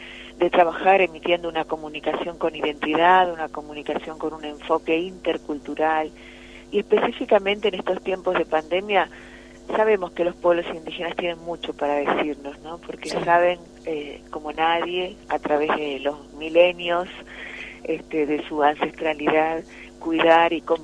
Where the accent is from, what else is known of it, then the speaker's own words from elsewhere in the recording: San Salvador de Jujuy, Jujuy, Argentina; born there; Yo nací en San Salvador de Jujuy